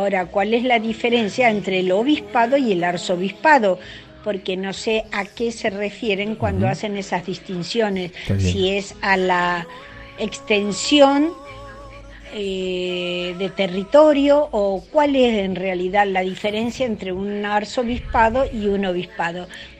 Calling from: Villa de Merlo, San Luis, Argentina; de Villa de Merlo, San Luis.

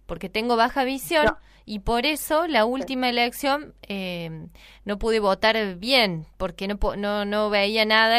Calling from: Jujuy, Argentina

